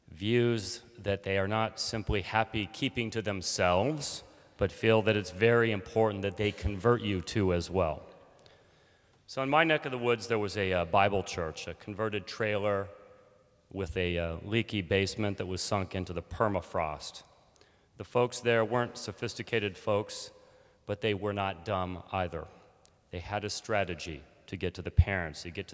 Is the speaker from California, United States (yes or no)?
no; Alaska, United States; I grew up in Alaska, fourth generation Alaskan, and I grew up in a semi-subsistence lifestyle.